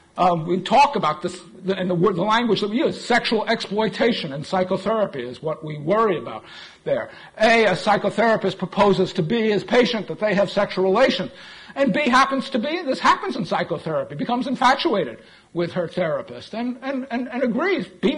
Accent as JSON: {"language": "English", "region": "Vermont", "country": "United States", "said": "I come from Vermont, I still live up there, I commute down here"}